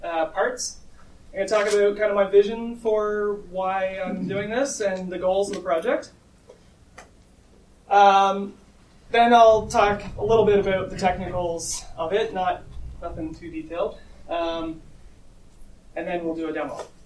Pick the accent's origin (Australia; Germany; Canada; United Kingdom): Canada; Kingston, Ontario; I'm from Kingston, Ontario.